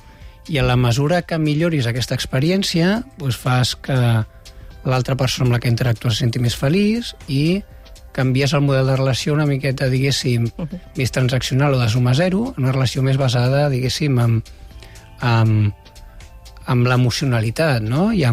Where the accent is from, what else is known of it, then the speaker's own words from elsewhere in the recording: Catalonia, Spain; els dos fundadors, doncs, som catalans, som orgullosos de ser catalans